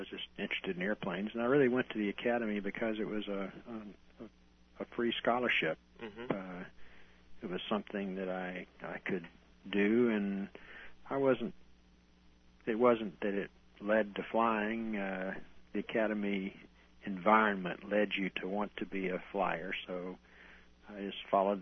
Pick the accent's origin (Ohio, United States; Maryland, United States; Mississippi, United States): Mississippi, United States; Vicksburg; I was born in Vicksburg, Mississippi, a town of historical significance to the Civil War era.